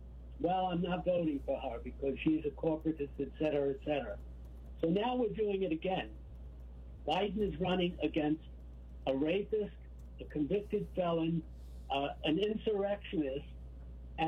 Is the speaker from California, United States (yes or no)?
no; Queens, New York, United States; I went and worked with Hillary because I grew up in Queens. I knew what Donald Trump was from long, long ago.